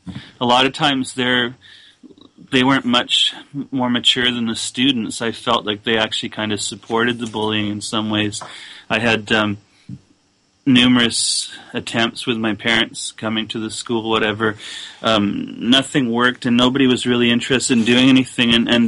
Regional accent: Canada; also born or lived in England; I was born in England, and we moved to Canada when I was about 3.

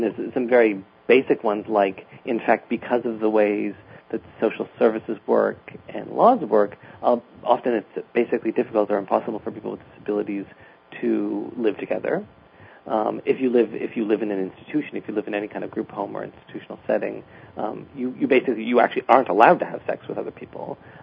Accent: Canada; I mean, I should say I'm Canadian.

